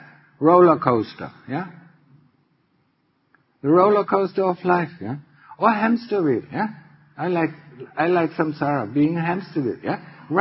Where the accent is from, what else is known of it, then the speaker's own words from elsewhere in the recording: Germany; English is a second language; I mean, Germany, you know, I mean, I'm from Germany, yeah?